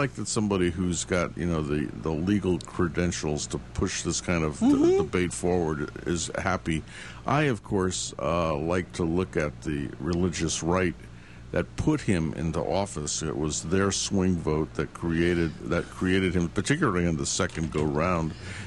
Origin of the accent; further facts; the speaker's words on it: California, United States; I'm from California. So I was really happy to see all these Mexicans move into the area, because it made me feel like California.